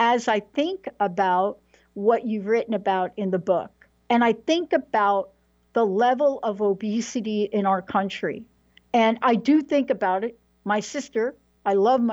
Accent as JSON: {"language": "English", "town": "Bronx", "region": "New York", "country": "United States", "tie": "born or raised there", "said": "I'm a girl from the Bronx, New York. You know what I'm saying? Grew up in the projects."}